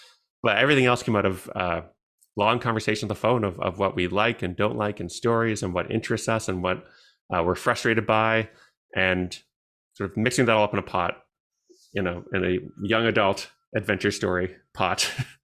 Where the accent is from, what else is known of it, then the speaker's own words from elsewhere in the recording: Canada; because I'm Canadian